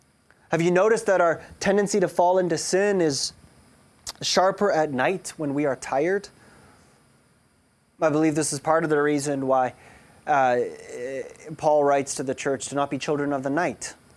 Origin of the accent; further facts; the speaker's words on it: South Africa; my background growing up in South Africa